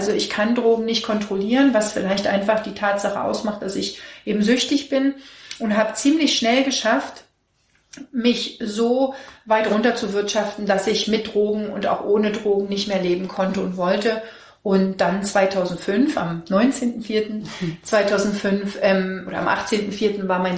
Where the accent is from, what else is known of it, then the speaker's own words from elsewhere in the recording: Berlin, Germany; Ja, ich bin im Krankenhaus in Berlin-Buch geboren. Genau, und auch in Berlin aufgewachsen, zwischen Lichtenberg und Pankow.